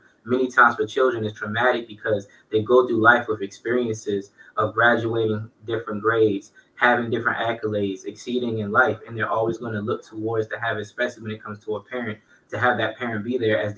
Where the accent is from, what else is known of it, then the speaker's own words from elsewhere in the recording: Baltimore, Maryland, United States; when people find out that I'm from Baltimore, and that when pops and bangs happen, I don't flinch because I'm used to hearing these gun sounds every day